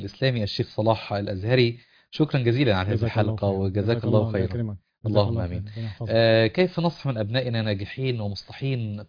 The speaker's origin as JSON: {"language": "Arabic", "region": "Upper Egypt", "country": "Egypt", "said": "عندنا عندنا في الصعيد يا سيدنا"}